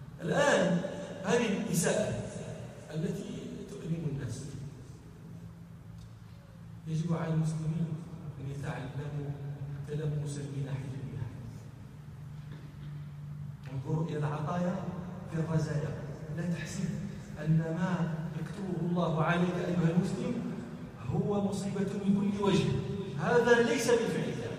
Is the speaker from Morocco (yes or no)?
yes; Morocco; احنا عندنا في المغرب يعتنون جدا برسم القرآن